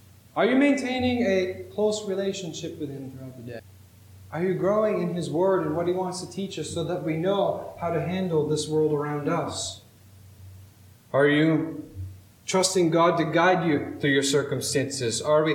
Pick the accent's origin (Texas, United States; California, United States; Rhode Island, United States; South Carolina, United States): Rhode Island, United States; Hope; We got to go down to where I grew up in Hope, Scituate